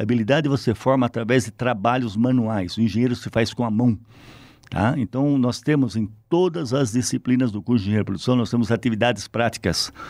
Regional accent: São Paulo, Brazil; na região lá do ABC, em São Paulo, de onde eu venho, né?

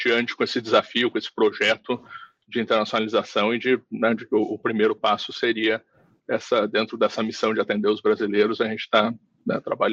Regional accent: Brazil; moved away as an adult; eu saí do Brasil, né, entendendo, enxergando e acostumado a trabalhar no marketing da Uninter

